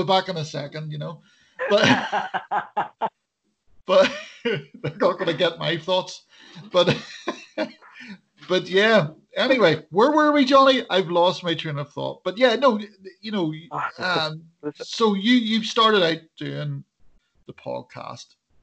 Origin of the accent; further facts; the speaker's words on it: Northern Ireland, United Kingdom; accent: Northern Irish; I heard one of them mocking my Northern Ireland accent